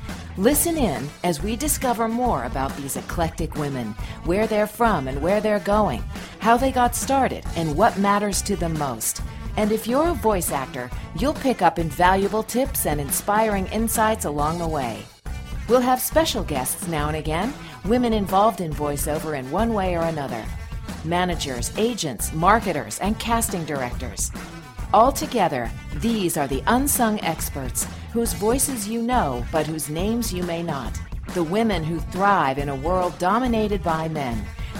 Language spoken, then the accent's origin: English; Goleta, California, United States; now in Los Angeles, United States; I live in Los Angeles and have made my living as a voice actor for more than 30 years. I came to Los Angeles from about 100 miles up the road, from my hometown of Goleta, California, sister city to Santa Barbara.